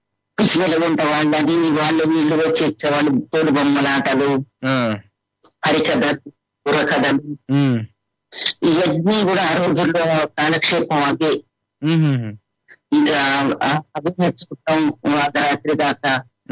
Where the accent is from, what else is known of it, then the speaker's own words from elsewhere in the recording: Kolavaram, Andhra Pradesh, India; born there; నేను కోలవరం గ్రామంలో మా స్వగ్రామం గుంటూరులో జన్మించాను తాతగారింటో.